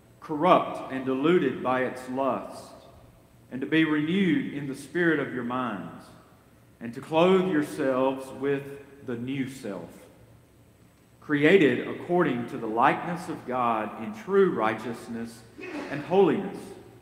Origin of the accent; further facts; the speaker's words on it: Holka, Mississippi, United States; I grew up in a small town in North Mississippi, Holka, Mississippi. Growing up in Holka was a lot like growing up in Pleasantville.